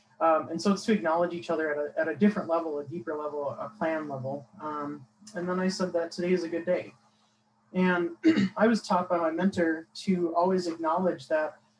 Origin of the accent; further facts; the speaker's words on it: Bayfield, Wisconsin, United States; I say I'm from Bayfield, because everybody knows the tourist destination of Bayfield, but I really am an enrolled member of the Red Cliff Band of Ojibwe.